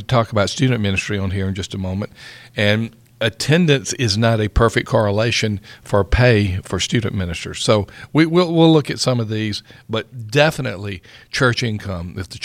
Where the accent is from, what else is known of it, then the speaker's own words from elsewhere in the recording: Union Springs, Alabama, United States; You know, I was born and raised in Union Springs, Alabama.